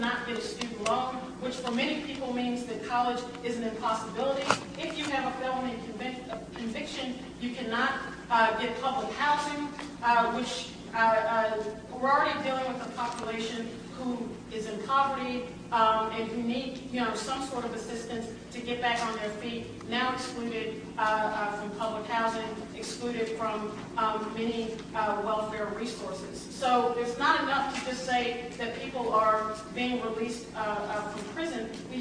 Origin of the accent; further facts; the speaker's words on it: Chicago, Illinois, United States; I'm from Chicago, and hardly a day goes by without a news story that's buried in the paper about cops shooting some black kid to death